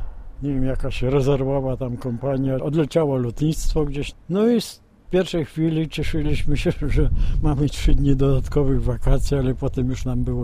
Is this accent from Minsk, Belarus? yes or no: no; Lida, Grodno Region, Belarus; Ja pochodzę z Lidy, to jest miejscowość obecna Białoruś.